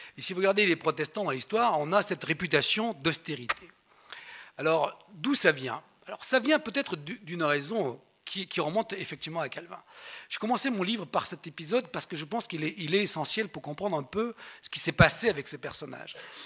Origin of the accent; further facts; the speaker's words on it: Nîmes, Occitanie, France; born there; also born or lived in Alsace; Mais je suis né à Nîmes, hein, je suis quand même en régional de l'étape. Je suis né ici.